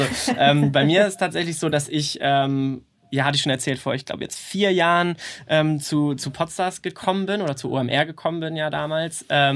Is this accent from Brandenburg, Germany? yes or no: no; Schleswig-Holstein, Germany; now in Hamburg, Germany; ich komme eigentlich aus der Nähe von Kiel. Aber ich bin jetzt schon, wie lange bin ich denn in Hamburg? 7 Jahre, vor 6, 7 Jahre ungefähr, ja. Aber nee, zugezogen.